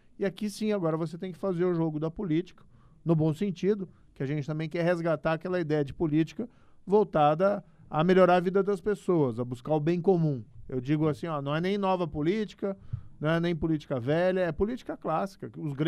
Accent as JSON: {"language": "Portuguese", "town": "Maringá", "region": "Paraná", "country": "Brazil", "tie": "born or raised there", "said": "aqui é a minha terra, nasci aqui, eu nasci em Maringá. Meus pais, aliás, são pontagrossenses, são aqui de Ponta Grossa. Constituí família aqui"}